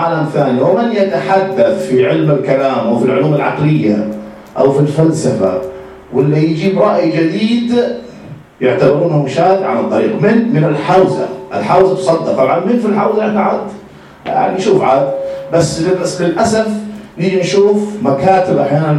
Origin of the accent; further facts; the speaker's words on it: Medina, Medina Province, Saudi Arabia; من المدينة المنورة